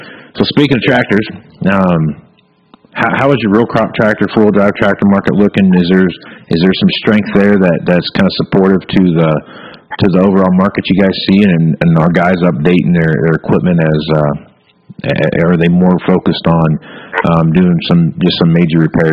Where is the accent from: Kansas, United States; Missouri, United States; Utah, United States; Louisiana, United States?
Kansas, United States; Wichita; We had a CHL team back in Wichita where I'm from the Wichita Thunder, and they did that.